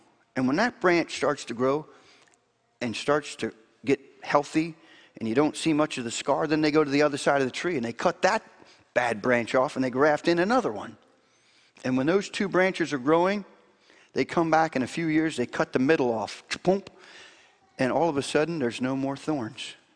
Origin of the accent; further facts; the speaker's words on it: Florida, United States; I grew up in Florida, and as a junior high kid, I would go stomping in the swamp